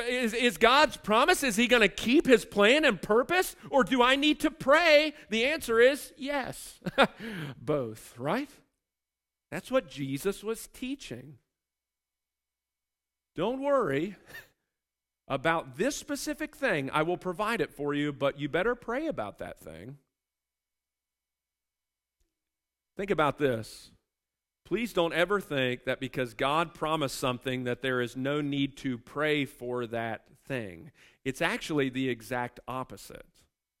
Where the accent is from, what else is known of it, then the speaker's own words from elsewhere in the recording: United States; And I'm like, dude, I'm American. I have no idea what that means.